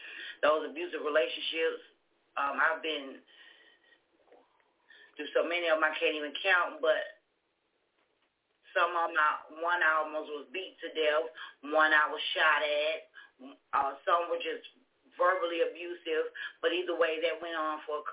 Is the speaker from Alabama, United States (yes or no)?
no; Toledo, Ohio, United States; I was born and raised in Toledo, Ohio.